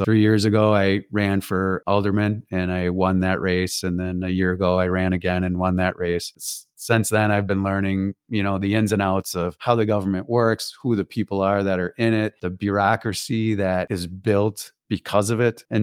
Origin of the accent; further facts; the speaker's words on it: New Berlin, Wisconsin, United States; I grew up in New Berlin, Wisconsin. I went to Catholic Memorial High School in Waukesha.